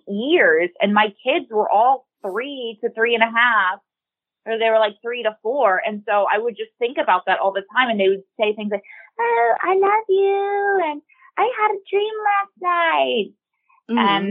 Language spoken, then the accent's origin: English; Midwest, United States; No, I'm from the Midwest. You get it.